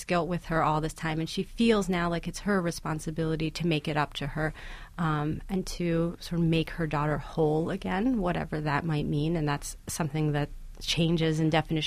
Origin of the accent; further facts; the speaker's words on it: United States; born there; I was born in the United States, you know, but have this dual identity of being half Panamanian.